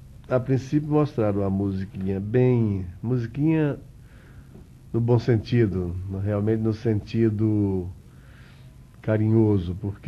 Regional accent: Recife, Pernambuco, Brazil; Não, sou de Recife.

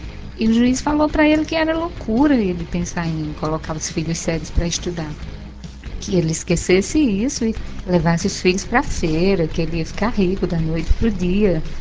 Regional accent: Pernambuco, Brazil; Nós somos do interior de Pernambuco.

